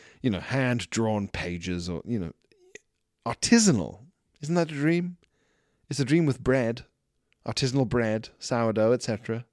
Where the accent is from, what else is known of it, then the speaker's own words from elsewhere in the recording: South Africa; moved away; it was such a cultural difference when we moved here from South Africa